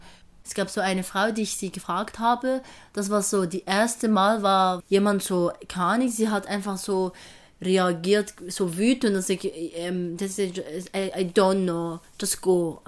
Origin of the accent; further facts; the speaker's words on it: Syria; German is a second language; now in Germany; Da haben sie gewusst, dass ich aus Syrien bin und sind auch, die waren auch Kurden und ich auch.